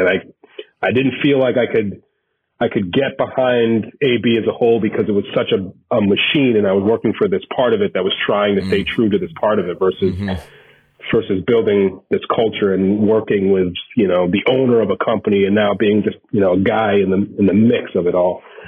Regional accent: New Haven, Connecticut, United States; I'm from New Haven. I take pizza very seriously.

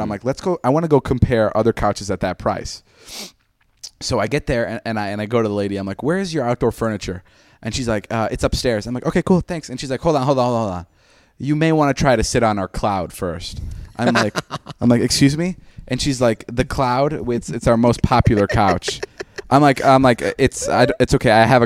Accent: Chicago, Illinois, United States; go buy tickets to the Chicago show. Like, if you're, Chicago's my hometown, and I'm really excited for that.

